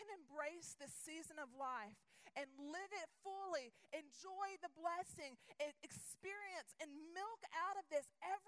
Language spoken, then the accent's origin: English; the South, United States; I grew up in the Bible Belt